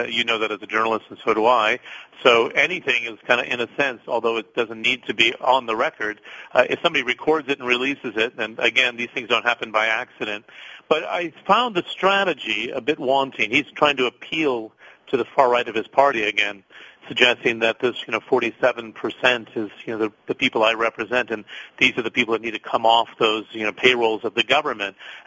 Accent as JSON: {"language": "English", "country": "United States", "accent": "American", "said": "I'm just very disappointed, you know, as an American, you can hear in the accent"}